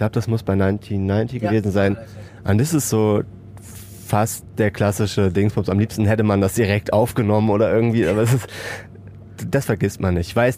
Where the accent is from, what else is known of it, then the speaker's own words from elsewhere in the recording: Kiel, Schleswig-Holstein, Germany; wir kommen aus Kiel